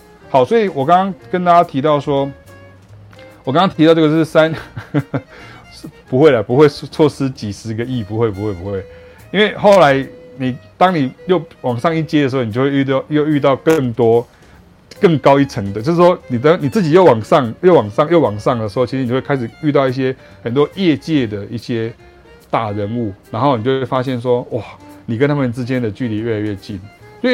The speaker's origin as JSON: {"language": "Chinese", "country": "Taiwan", "said": "我是来自台湾来的爵士乐手，对，我跟齐斌与凯雅是 from Taiwan， jazz from Taiwan"}